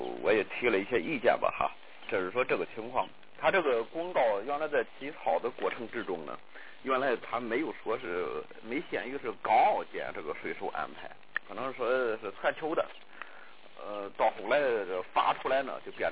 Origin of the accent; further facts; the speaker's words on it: China; 其实我们大陆人到香港还有澳门去工作涉及的问题